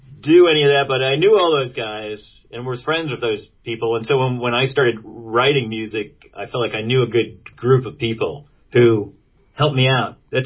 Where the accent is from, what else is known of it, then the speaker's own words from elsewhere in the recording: Poughkeepsie, New York, United States; I grew up in Poughkeepsie and I grew up near this dump